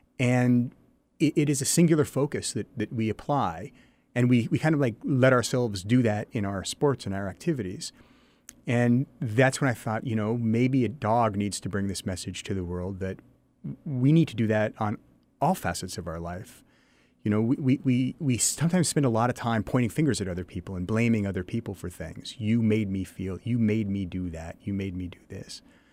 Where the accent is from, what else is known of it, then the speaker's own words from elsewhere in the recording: Seattle, Washington, United States; also born or lived in New York; I grew up in Seattle, went to Sherwood High School, go T-Birds. and I moved to New York and went to college in New York and stayed there for 18 years and moved back to Seattle in 2001